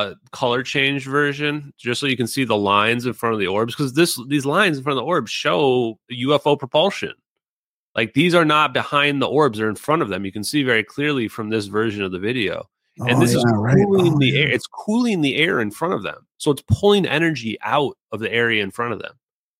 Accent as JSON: {"language": "English", "country": "United States", "said": "I'm American. I'm on America's side."}